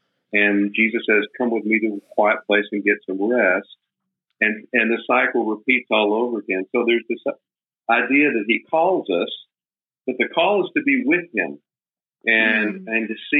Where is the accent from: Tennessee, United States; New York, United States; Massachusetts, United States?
Tennessee, United States; Nashville; because again, I grew up in Nashville, and musicians are losers.